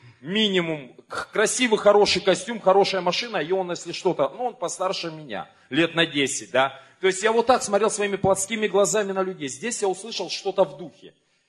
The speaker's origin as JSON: {"language": "Russian", "country": "Germany", "said": "Я из Германии."}